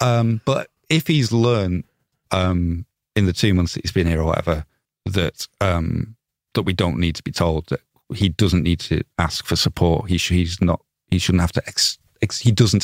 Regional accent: Leeds, Yorkshire and the Humber, United Kingdom; I'm from Leeds, so that's why I started supporting them

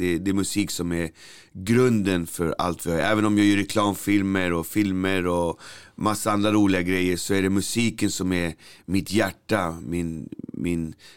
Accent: Stockholm County, Sweden; Jag är glad att jag växte upp på Albyberget där jag kom ifrån.

